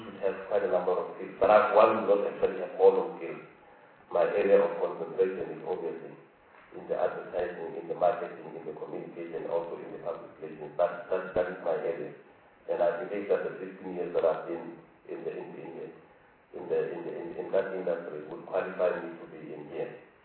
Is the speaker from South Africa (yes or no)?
yes; Limpopo, South Africa; I come from Limpopo